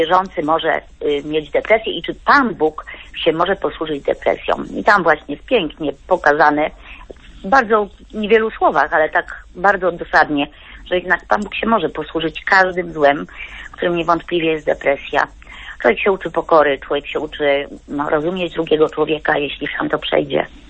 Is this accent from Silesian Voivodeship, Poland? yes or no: yes; Silesian Voivodeship, Poland; jestem ze Śląska, co prawda nie tak rodowo od wielu pokoleń, ale powiedzmy to od tego drugiego.